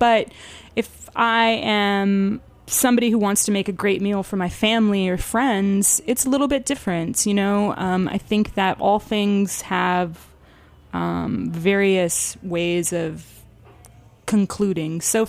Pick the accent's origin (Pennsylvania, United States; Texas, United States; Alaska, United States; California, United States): California, United States; also born or lived in Central America; I think being from California first, and I'm from Southern California, so I think, you know, you're surrounded by fresh produce year round